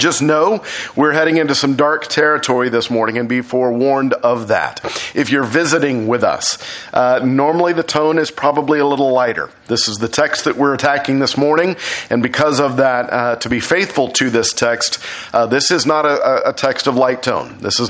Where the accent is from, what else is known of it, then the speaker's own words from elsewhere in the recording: Texas, United States; I'm Texan to the bone. This is like the first time I've ever seen snow.